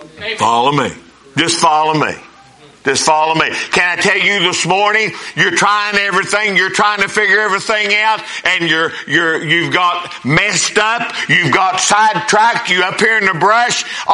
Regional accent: Winona, United States

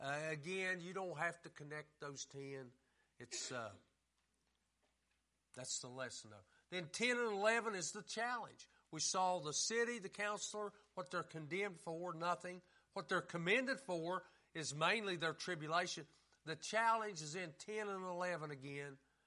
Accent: West Virginia, United States; I'm from West Virginia, but I know I'm not very swift.

